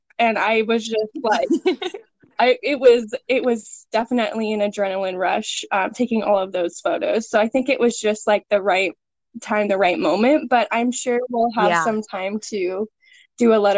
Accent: Oregon, United States; now in Arizona, United States; I grew up in Oregon in the Northwest, and my whole family's there, and Patrick's whole family is here in Arizona.

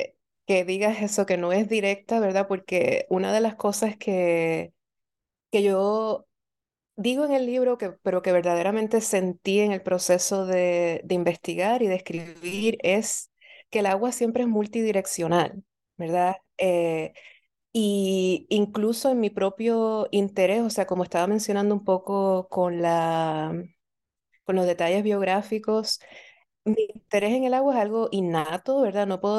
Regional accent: Puerto Rico; yo nací y crecí en Puerto Rico. Entonces, esta idea de vivir en una isla

